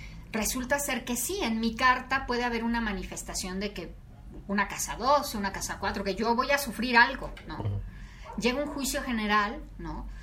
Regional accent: Mexico; como mexicanos decimos, ¿por qué estamos tan relajados tú?

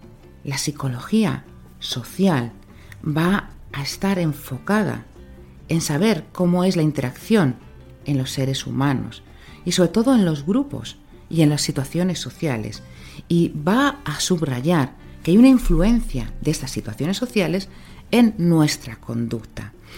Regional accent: Spain; Somos de España, pues me identifico con ser español.

